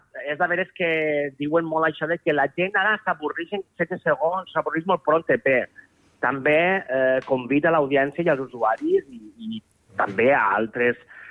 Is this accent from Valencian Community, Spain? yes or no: yes; Albaida, Valencian Community, Spain; no només del meu poble, sinó tota aquesta contornada de les comarques centrals del País Valencià